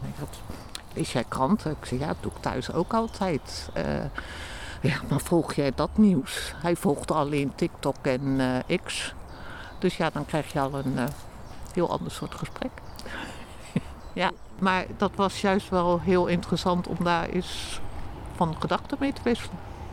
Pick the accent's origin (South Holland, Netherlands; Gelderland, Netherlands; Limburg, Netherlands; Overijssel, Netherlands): Overijssel, Netherlands; Ik kom zelf uit Overijssel, waar de noberschap natuurlijk heel erg is.